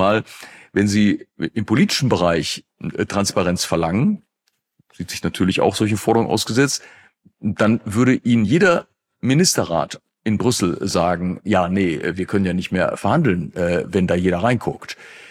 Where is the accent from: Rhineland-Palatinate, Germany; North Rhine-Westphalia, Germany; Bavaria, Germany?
North Rhine-Westphalia, Germany; als Rheinländer